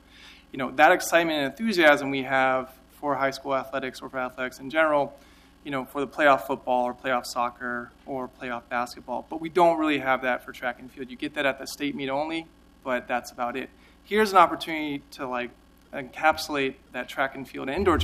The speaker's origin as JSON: {"language": "English", "town": "Portland", "region": "Oregon", "country": "United States", "said": "And when I came from Portland to New York City to participate in collegiate track, indoor track was a foreign phenomenon."}